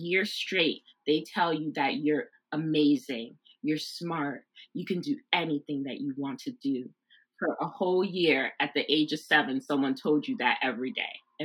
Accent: Brooklyn, New York, United States; I'm from Brooklyn, so I don't know like what you guys talking about.

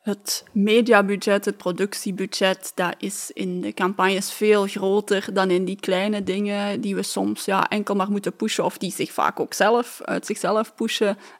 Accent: Belgium; Want ik denk dat wij daar als Belgen vaak niet trots genoeg op zijn.

